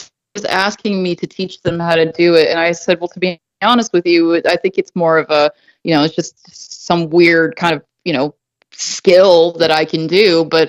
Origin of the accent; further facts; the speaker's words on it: Nashville, Tennessee, United States; moved away as an adult; also born or lived in Boca Raton, Florida; I lived in South Florida for the past 15 years. I'm from here. I'm from Nashville, but I moved to Florida when I was 18, and I lived in Boca del Rey, that area.